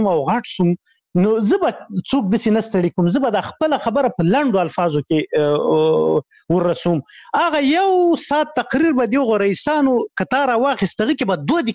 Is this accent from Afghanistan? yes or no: no; Khyber Pakhtunkhwa, Pakistan; ما ماشومتوب په شمشتو کې تیر کړی، شمشتو مهاجرینو کمپوس هغه دی، هغه پخواني جهادي رهبرانو ندیو رهبر کمپو، مشهور کمپو، زه په هغه کې لوی سوی وم